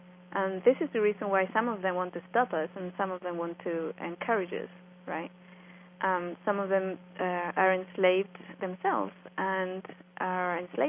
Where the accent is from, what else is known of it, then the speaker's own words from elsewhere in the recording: Nottingham, East Midlands, United Kingdom; I grew up in Nottingham in England in a neighborhood which was one of the worst crime-ridden neighborhoods in the UK.